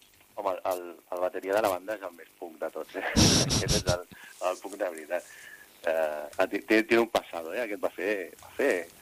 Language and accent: Catalan; Barcelona, Catalonia, Spain; som d'aquí, som de Barcelona, moltes nits de festa per la plaça real